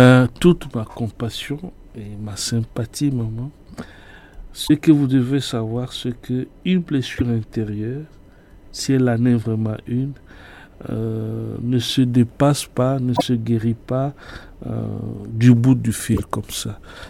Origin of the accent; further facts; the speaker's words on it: Cameroon; comme on dit chez nous au Cameroun